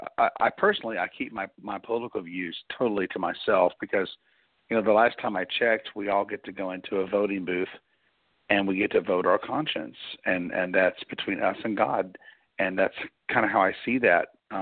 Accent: United States; It was based on that I'm an American, and I just wanted to honor my country

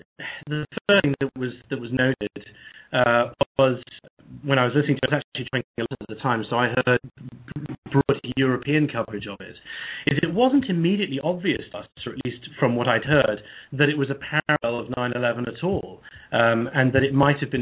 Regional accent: United Kingdom; Obviously, I'm a Brit, as you can hear from my voice, hopefully.

